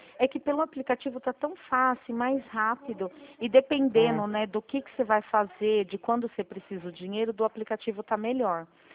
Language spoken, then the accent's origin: Portuguese; São Paulo, Brazil; moved away; eu vim de São Paulo pra cá, né? Que a minha família é daqui do interior e eu morava lá a vida inteira.